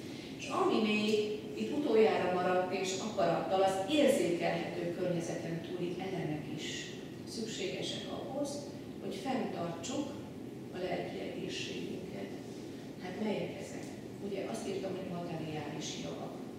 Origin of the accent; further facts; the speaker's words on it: Szombathely, Vas, Hungary; Gyerekként a vasfüggöny mögött voltunk, a húgommal nagyon sokat.